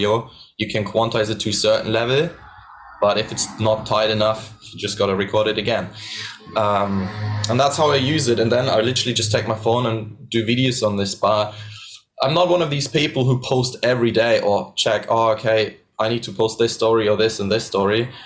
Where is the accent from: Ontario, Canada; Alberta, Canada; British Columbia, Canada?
British Columbia, Canada; Vancouver; born there; I was born in Vancouver, yeah, exactly.